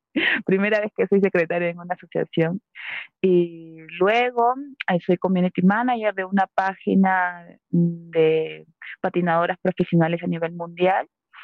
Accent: Lima, Peru; born there; Nací en Lima.

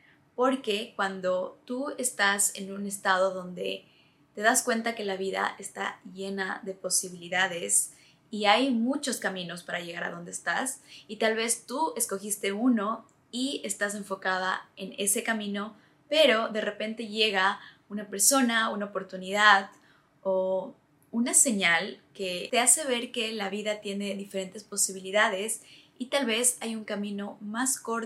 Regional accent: Ecuador; now in Dubai, United Arab Emirates; venir a Dubái, cómo manifesté vivir en esta ciudad increíble viniendo de América Latina. Como saben, yo soy de Ecuador.

